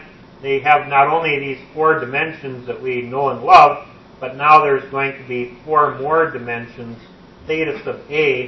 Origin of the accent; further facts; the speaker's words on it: United States; Incidentally, since I'm from America, you have to have an advertisement in the talk.